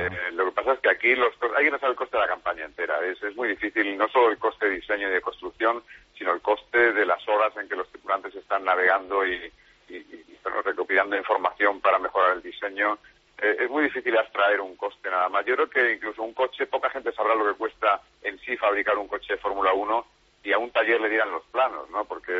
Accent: Huelva, Andalusia, Spain; also born or lived in Madrid; Yo soy de Madrid, nací en Madrid, bueno, me crié en Huelva, probablemente madrileño principalmente, pero vamos andando un poco de un lado a otro.

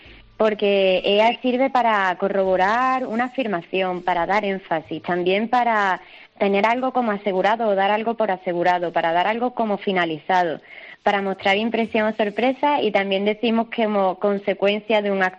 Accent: Andalusia, Spain; además somos andaluzas y sabemos que esa no es la realidad de Andalucía

